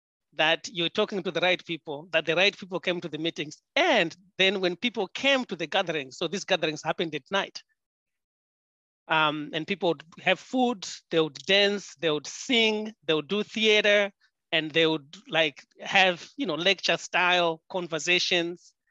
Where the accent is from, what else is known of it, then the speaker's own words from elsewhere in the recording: Zimbabwe; born there; I was born in Zimbabwe, and my mother was an organizer during the liberation struggle for independence.